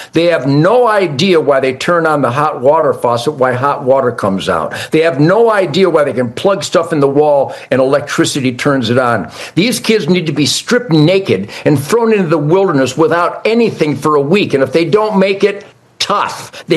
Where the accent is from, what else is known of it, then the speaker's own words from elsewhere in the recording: United States; I'm an American. The heroes of the military are Americans.